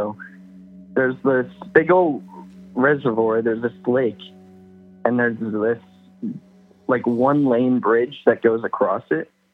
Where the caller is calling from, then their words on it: Lakeland, Florida, United States; from Lakeland, Florida.